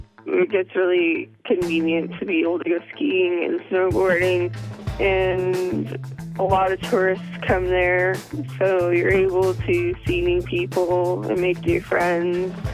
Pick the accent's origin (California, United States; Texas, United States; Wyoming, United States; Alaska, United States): Alaska, United States; Girdwood; It's really small, but it's a cute little town that you can grow up in. I grew up in Girdwood for 8 years. It's really nice because it's in the forest.